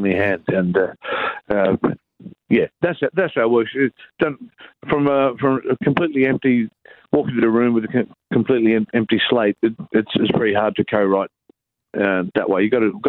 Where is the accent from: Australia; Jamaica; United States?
Australia; Alice Springs, Northern Territory; I was born and raised in Alice Springs.